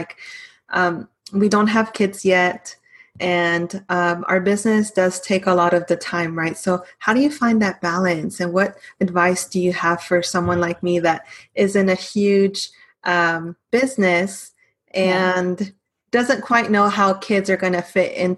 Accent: Texas, United States; And I was born and raised here in Texas, but my parents are obviously Mexican.

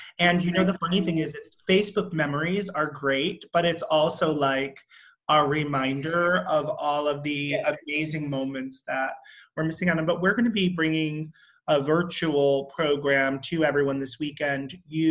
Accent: New York, United States; it is almost impossible for me to believe as a New Yorker, but many of our artists and estheticians that listen to the podcast are being asked to go back to work this week.

